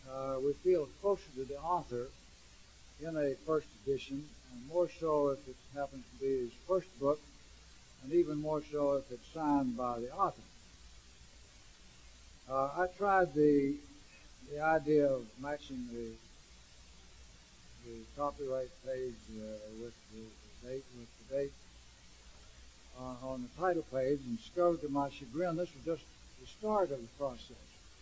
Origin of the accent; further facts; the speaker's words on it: Radford, Virginia, United States; My mother, who was on the school board in my hometown of Radford, Virginia